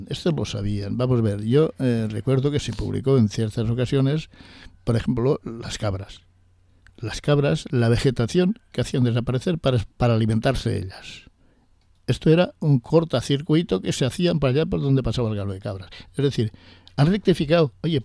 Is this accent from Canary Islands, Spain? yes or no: no; Nules, Valencian Community, Spain; porque somos de Nules